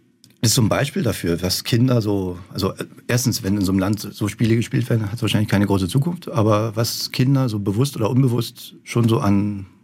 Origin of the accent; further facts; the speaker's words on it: Berlin, Germany; accent: Berlin; Weil die fanden alle meinen Berliner Akzent so toll und war so authentisch.